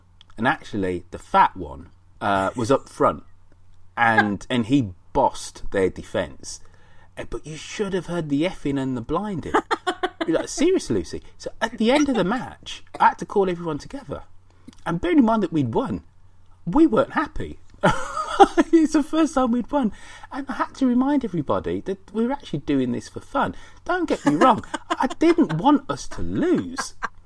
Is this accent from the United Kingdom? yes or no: yes; England, United Kingdom; You know, you do remember we are English, don't you know?